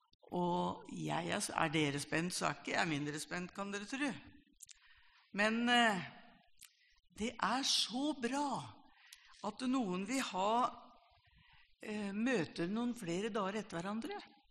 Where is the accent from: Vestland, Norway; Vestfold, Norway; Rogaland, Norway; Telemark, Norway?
Telemark, Norway; Gjerpen; Og det er fra det området jeg kommer da, det hører dere kanskje. Må ikke plassere meg i Østfold, for det gjør de fleste. Men jeg kommer ikke fra Østfold, jeg kommer fra Gjerpen ved Skien.